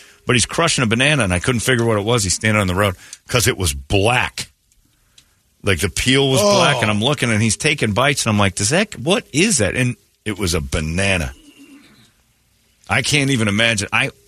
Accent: United States; I'm an American.

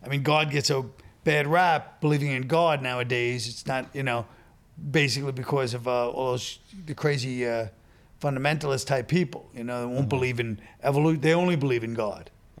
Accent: New York, United States; And we grew up in New York, so we understood. We went to church sometimes, and some of my cousins went to Catholic schools.

